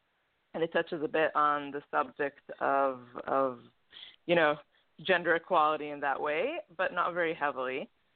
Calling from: Tel Aviv, Tel Aviv District, Israel; I am calling in from Tel Aviv.

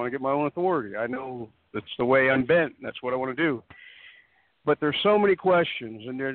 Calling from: Pittsburgh, Pennsylvania, United States; Pittsburgh, Pennsylvania.

